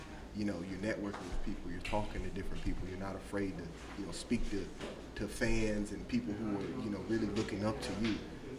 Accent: Waycross, Georgia, United States; From Waycross, Georgia, I get up to Furman, I'm like, yeah, I'm from Waycross, you know, Waycross Blackshear. They're like, where? I'm like, you said it, yeah, Ware County.

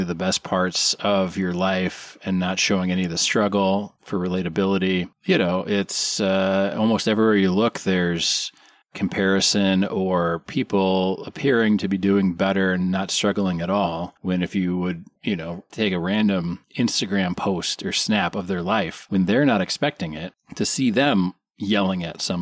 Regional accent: Wisconsin, United States; Yeah. Well, I'm from Wisconsin, but he was our hero first.

